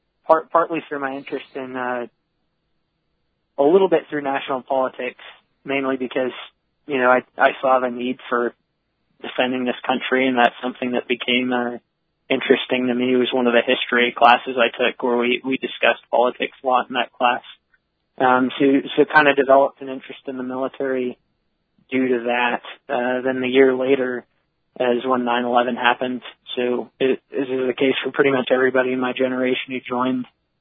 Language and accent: English; Newhall, California, United States; also born or lived in Denver; Yeah, I was born in born in Denver, Colorado, raised in Newhall, California, just north of L.A.